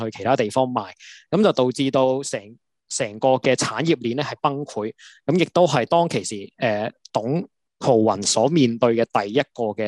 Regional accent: Hong Kong; 我覺得係俾咗我哋香港人目前好大嘅啟示

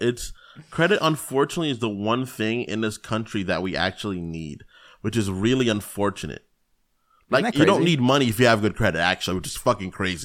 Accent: New York City, New York, United States; But when I was, growing up in New York City, growing up in New York City, people always get loud, you know?

